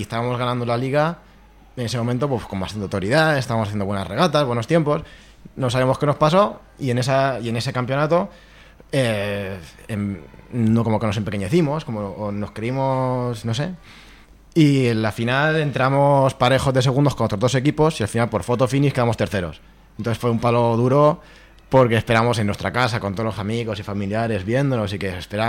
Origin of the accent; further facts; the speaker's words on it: Alicante, Valencian Community, Spain; No, no soy de Badalona, pero los de Alicante no estamos acostumbrados a estas condiciones.